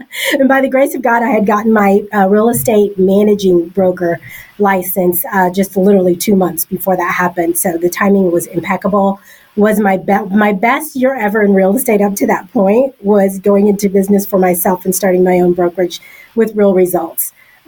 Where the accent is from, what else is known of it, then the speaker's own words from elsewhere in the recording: Oklahoma, United States; moved away as an adult; now in Dallas, United States; I'm from Oklahoma. So that, you know, the heart of the country, that's what we call that. Graduated college, did what everybody does in Oklahoma, moved to Dallas, right?